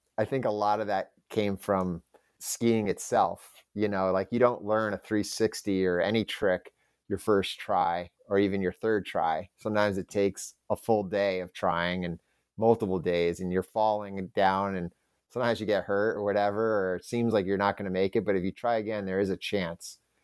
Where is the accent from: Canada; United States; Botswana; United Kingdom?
United States; Albany, New York; growing up in Albany, we always aspired to go skiing north and in Vermont.